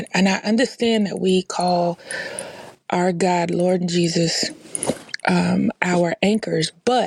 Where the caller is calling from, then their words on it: Boston, Massachusetts, United States; I am tapping in from Boston, Massachusetts.